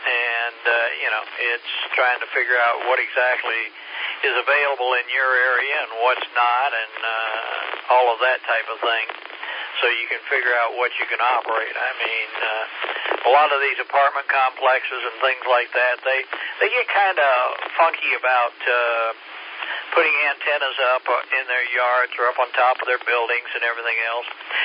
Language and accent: English; Lakeland, Florida, United States; now in South Carolina, United States; And like I said, I'm originally from Lakeland and been up here in South Carolina most of my 74 years.